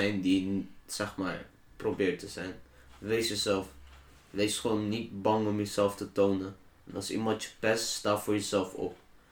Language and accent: Dutch; Turkey; ik ben Turks.